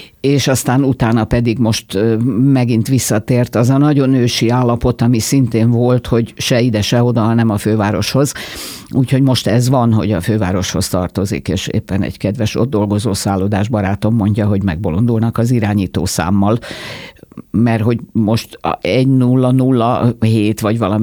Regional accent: Budapest, Hungary; hiába arcoskodok itt ezzel a budaisággal, azért én mégiscsak budapesti ember vagyok, és maradok is.

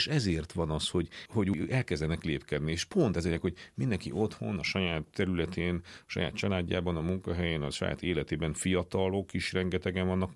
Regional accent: Transylvania, Romania; akkor én egy olyan családból származok, ugye Erdélyből, ahol vidéki értelmiségiek voltak az én felmenőim, tehát kis falvakban voltak tanítók, nem tudom, több száz évre visszamenőleg.

